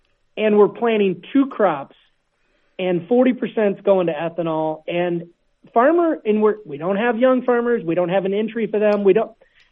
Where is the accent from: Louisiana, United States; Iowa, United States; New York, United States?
Iowa, United States; Strawberry Point; moved away; And I grew up in Iowa, Strawberry Point.